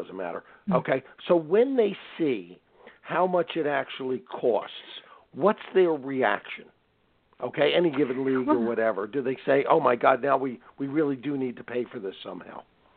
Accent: Philadelphia, Pennsylvania, United States; And I lived in Philadelphia. Okay, I grew up in Philly, and we used every part of the street for our sports, and there was no organized anything.

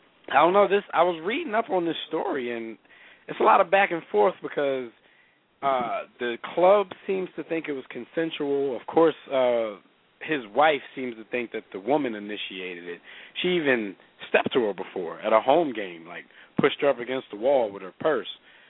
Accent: Philadelphia, Pennsylvania, United States; We're all from Philly.

